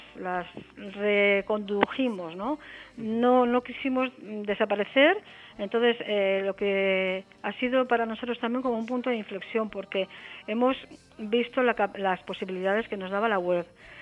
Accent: Navarre, Spain; yo soy navarra, en Navarra no se vivió un frente de guerra, ¿no? Mi familia, mis antepasados no vivieron la guerra

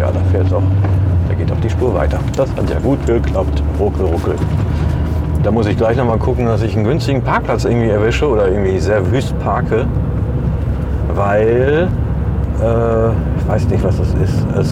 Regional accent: North Rhine-Westphalia, Germany; Ja, ich bin ja Westfale, ich kenne mich hier in Düsseldorf nicht aus.

